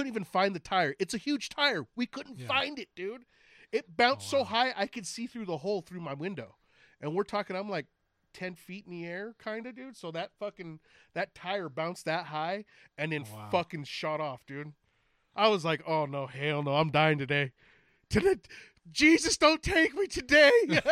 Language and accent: English; California, United States; I'm from Cali. I'm a California Mexican.